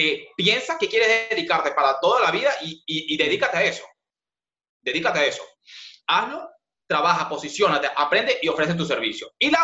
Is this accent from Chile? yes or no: no; Venezuela; yo viví en Venezuela, soy venezolano, y cuando se va, mi mamá decide marcharse a otro estado, ¿bien? Que es Valencia, Venezuela. Ahí, a los 12 años